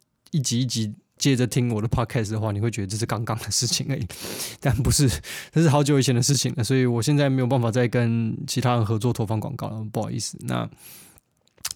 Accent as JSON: {"language": "Chinese", "country": "Taiwan", "lives_now": "United Kingdom", "said": "我这次从台湾来到英国之后"}